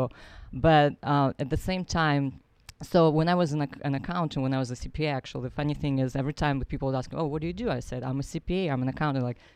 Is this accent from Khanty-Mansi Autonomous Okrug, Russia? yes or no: yes; Nizhnevartovsk, Khanty-Mansi Autonomous Okrug, Russia; I'm originally from Siberia, a small town in Siberia that no one can ever pronounce.